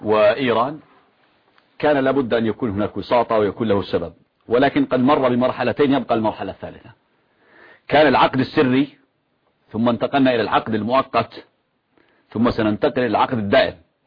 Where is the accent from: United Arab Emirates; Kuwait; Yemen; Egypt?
Yemen